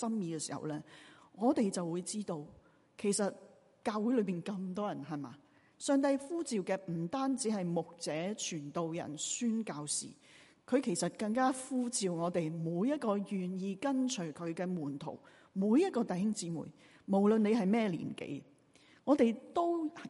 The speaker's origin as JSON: {"language": "Chinese", "town": "Toronto", "region": "Ontario", "country": "Canada", "tie": "born or raised there", "also_born_or_lived": "Hong Kong", "said": "其实我不是未去过外国读书，我在多伦多这里长大，在外国读过书的嘛，后来回到香港"}